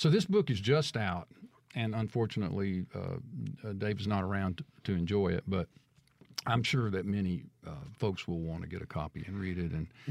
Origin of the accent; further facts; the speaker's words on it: Perkinston, Mississippi, United States; Well, I grew up in Perkinston, as I said earlier.